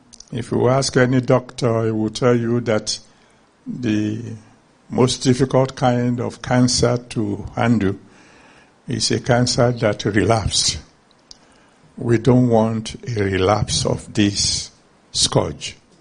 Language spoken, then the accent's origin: English; Nigeria; But I will probably humbly suggest, just as a Nigerian, that maybe in the future they will include in all their committees men of God.